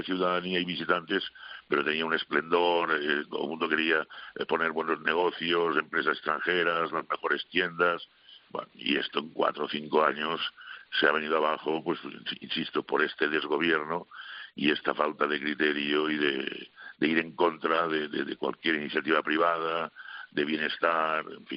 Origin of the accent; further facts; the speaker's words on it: Catalonia, Spain; now in Madrid, Spain; yo soy catalán, aunque resido en Madrid